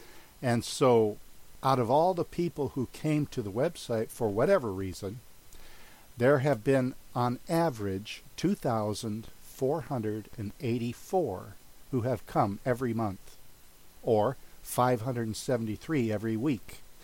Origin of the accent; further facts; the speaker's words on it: Philippines; first language Tagalog; English is a second language; I was able to distribute approximately about 4,000 pieces of tracts in my native language, which is Tagalog.